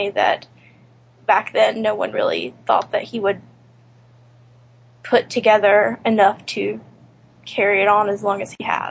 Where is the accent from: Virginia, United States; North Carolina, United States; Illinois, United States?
North Carolina, United States; Well, my story's a little bit different because I didn't grow up in New York. I grew up in North Carolina, but my dad had always been a big Yankees fan.